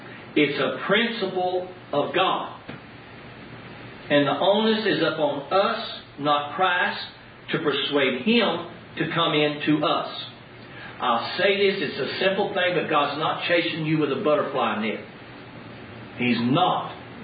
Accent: Dallas, Texas, United States; When I was a kid, we grew up in Dallas, and there was a huge orphan's home there, and we'd go by.

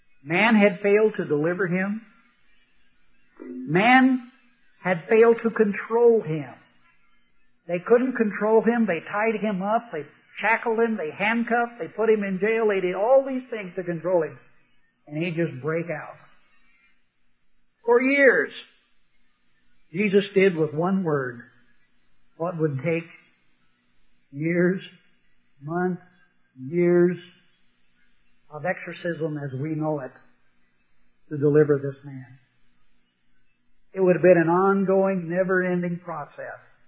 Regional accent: Rockport, Washington, United States; I'm originally from Western Washington, out in Western Washington, and I grew up in a logging camp. Grew up in Rockport, Washington.

